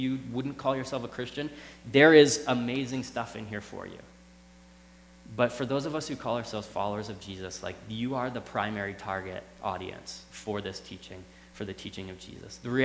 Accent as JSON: {"language": "English", "country": "Canada", "lives_now": "United States", "said": "and then I moved to the States. Because, like, I'm Canadian. I grew up playing hockey."}